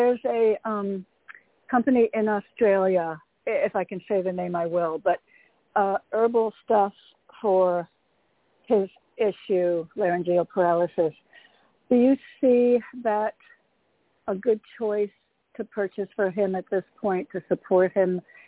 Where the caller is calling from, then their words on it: Connecticut, United States; Hi, Tony. … from Connecticut.